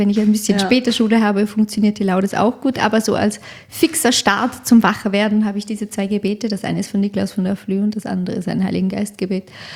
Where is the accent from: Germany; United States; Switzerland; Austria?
Austria; als Österreicherin.